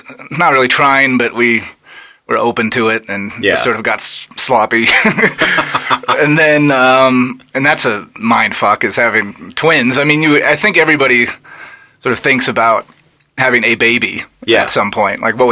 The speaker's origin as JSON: {"language": "English", "town": "Denver", "region": "Colorado", "country": "United States", "tie": "born or raised there", "said": "I mean, I've lived in and around Denver my whole life."}